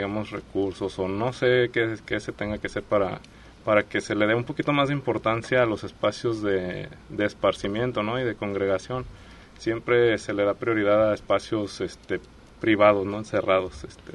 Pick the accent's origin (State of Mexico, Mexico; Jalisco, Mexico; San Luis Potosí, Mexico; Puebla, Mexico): Jalisco, Mexico; Guadalajara; yo soy de Guadalajara y hay pocos espacios donde puedes estar, digamos, conviviendo, ¿no?